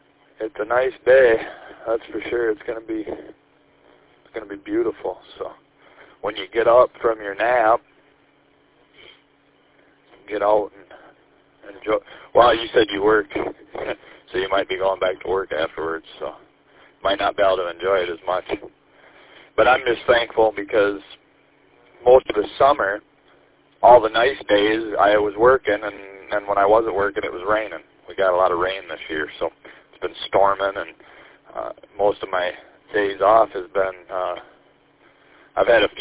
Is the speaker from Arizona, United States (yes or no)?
no; Gaylord, Michigan, United States; I'm originally, I grew up in Gaylord. So I spent a lot of time up in that area, too.